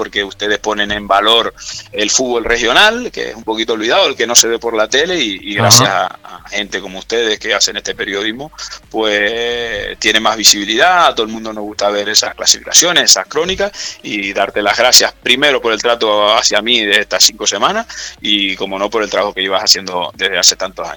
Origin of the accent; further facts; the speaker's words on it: Canary Islands, Spain; la mayoría de los futbolistas somos canarios.